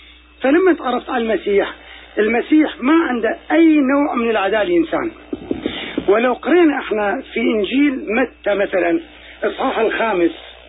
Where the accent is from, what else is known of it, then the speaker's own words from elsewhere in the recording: Iraq; وخاصة الدول العربية، أمتنا العربية وبالأخص بلدي العراق العزيز في هذه الأيام الحرجة